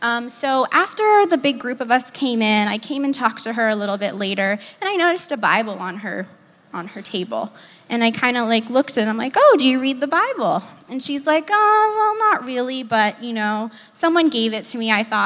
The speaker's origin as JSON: {"language": "English", "region": "California", "country": "United States", "lives_now": "Washington, United States", "said": "I'm also from California, and I moved across the country."}